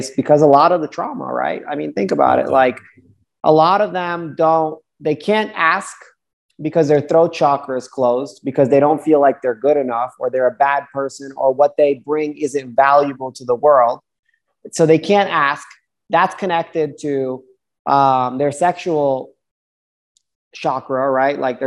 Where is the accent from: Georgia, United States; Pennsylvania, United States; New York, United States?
New York, United States; So, I mean, in growing up in New York, we had the saying crabs in a barrel.